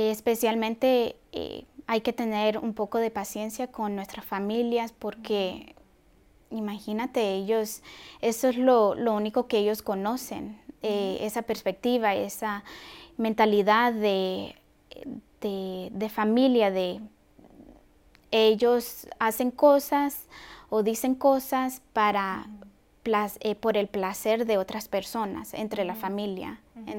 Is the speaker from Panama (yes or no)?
no; Miami, Florida, United States; mi familia es de Honduras. Yo fui la única que nací acá en Miami. Y bueno, crecí en una familia que todavía sostiene la cultura hondureña